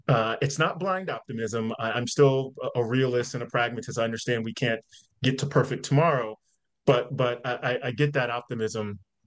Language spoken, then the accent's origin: English; the South, United States; It's pretty much aligned to both my life growing up in the South and Black, as well as my service in the military over a couple of decades.